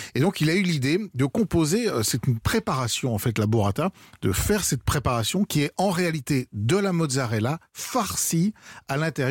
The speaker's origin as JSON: {"language": "French", "country": "France"}